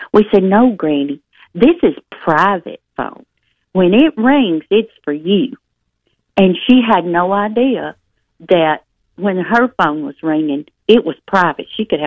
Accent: Tennessee, United States; And like I say, I'm from Chester County. That's in West Tennessee.

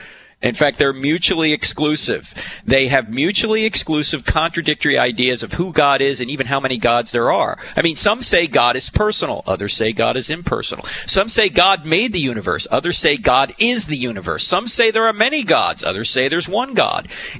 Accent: New Jersey, United States; And I'm from New Jersey, by the way.

